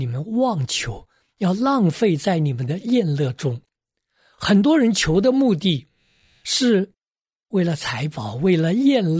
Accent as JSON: {"language": "Chinese", "country": "China", "said": "今天好像我们中国人的文化越来越趋向于一个词，叫做霸气。"}